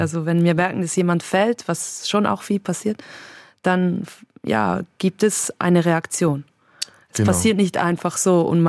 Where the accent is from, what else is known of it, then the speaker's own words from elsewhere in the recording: Zurich, Switzerland; Und dann gehe ich nach Zürich, meine Heimatstadt.